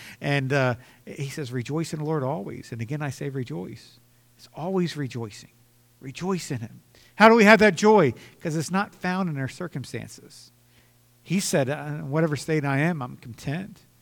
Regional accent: United States; born there; We consider, hey, you know, I was born in America. That's a blessing.

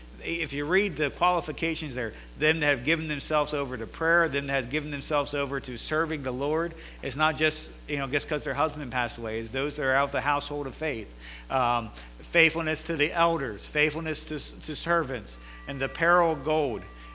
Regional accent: United States; For most of my time, I was at a little Bible college in my hometown. I went to the other church across town.

